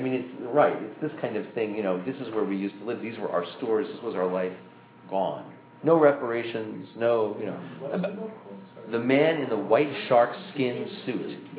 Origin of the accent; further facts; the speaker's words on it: United States; I'm a boring, dull, moderate, unpolitical American person.